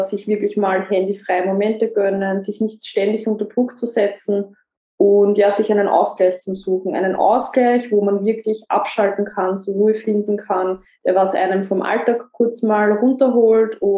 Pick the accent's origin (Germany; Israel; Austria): Austria; Ich komme aus Österreich und spreche sehr im Dialekt